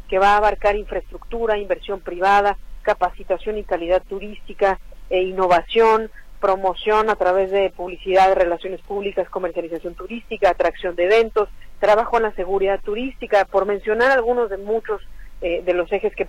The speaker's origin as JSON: {"language": "Spanish", "region": "Mexico City", "country": "Mexico", "tie": "born there", "said": "yo soy nacida en la Ciudad de México y apenas hace 6 años fui invitada a encabezar la Secretaría de Turismo del Estado de Yucatán."}